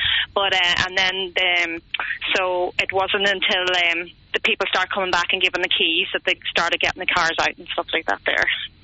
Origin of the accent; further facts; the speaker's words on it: Ulster, Ireland; now in Ardra, Ireland; I'm actually originally from Monaghan, but I live in Ardra.